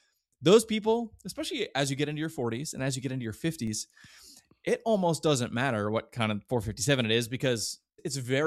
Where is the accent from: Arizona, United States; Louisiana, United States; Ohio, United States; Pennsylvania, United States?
Pennsylvania, United States; Pittsburgh; And so I'm from Pittsburgh, so everything's black and gold.